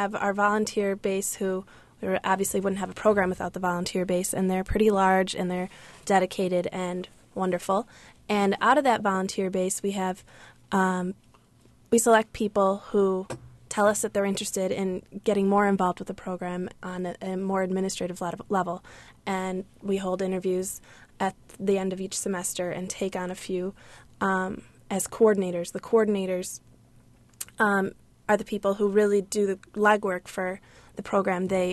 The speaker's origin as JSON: {"language": "English", "town": "Evergreen Park", "region": "Illinois", "country": "United States", "tie": "born or raised there", "said": "I grew up just outside Chicago on the south side in Evergreen Park."}